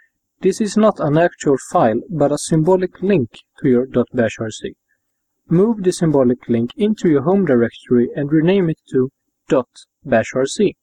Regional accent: Sweden; I'm from Sweden

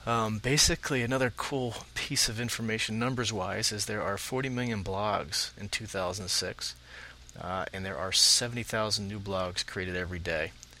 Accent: New York, United States; the arch rival for the Red Sox here are the New York Yankees, and I'm a New Yorker.

